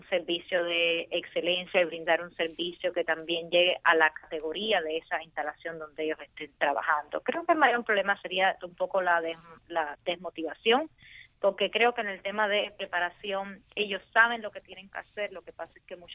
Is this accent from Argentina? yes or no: no; Cuba; como somos cubanos, pues sabemos cómo se vive